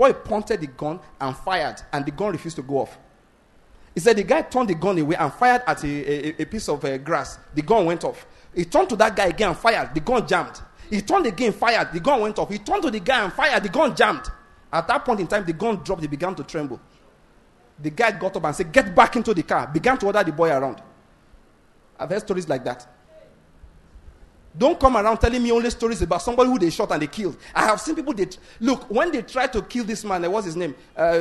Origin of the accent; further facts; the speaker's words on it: Nigeria; born there; I don't care that I was born in Nigeria. It makes no difference.